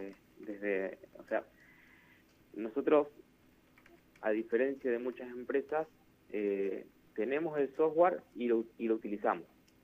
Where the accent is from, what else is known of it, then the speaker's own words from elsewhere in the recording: General Pico, La Pampa, Argentina; Somos 4 de Pico y uno de Castex.